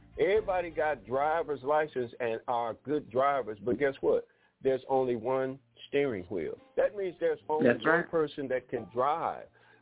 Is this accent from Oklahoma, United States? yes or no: no; Detroit, Michigan, United States; growing up in Detroit, I always learned that we have to be mindful